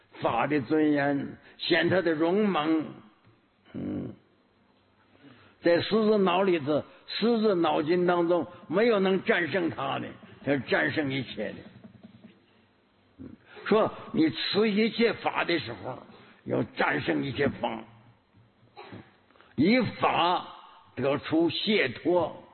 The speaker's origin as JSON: {"language": "Chinese", "country": "China", "said": "咱们是中国人，连中国这文字不懂。"}